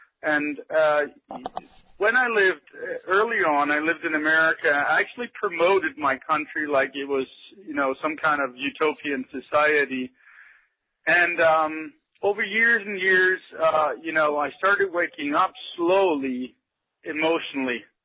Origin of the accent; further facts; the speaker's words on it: Denmark; moved away; also born or lived in Spain; I grew up in Denmark's democratic socialism, not really caring much about life itself. You know, you grow up, you're in your teens, and you start noticing things. And I quite early moved abroad, starting off in Spain